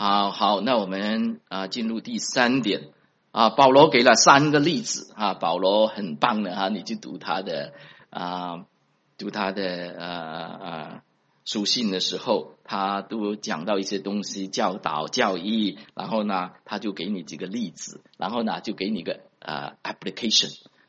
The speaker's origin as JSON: {"language": "Chinese", "region": "South China", "country": "China", "said": "所以我们中国人就知道了，吃饭的时候你也不要浪费米饭，是吧？那我们南方人的北方的话"}